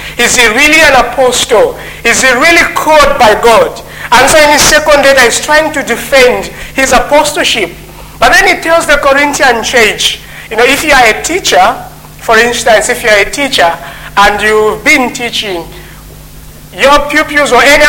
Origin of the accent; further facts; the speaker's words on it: Zambia; English is a second language; now in Scotland, United Kingdom; I'm not English. You can tell the difference. But at the same time, I'm not Scottish. I learned my English in Zambia, and coming to Scotland and hearing the Scottish accent has made everything complicated for me.